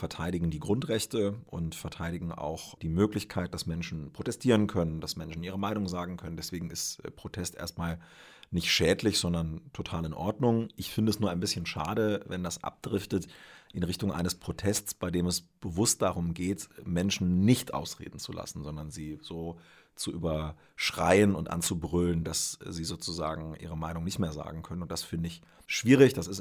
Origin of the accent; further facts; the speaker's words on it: Dassel, Lower Saxony, Germany; now in Göttingen, Germany; die Stadt Göttingen, weil hier wohne ich. Und wie manche wissen, bin ich nicht in der Stadt Göttingen aufgewachsen, sondern auf dem Land in der Nähe, im Landkreis Northeim, nämlich in Dassel.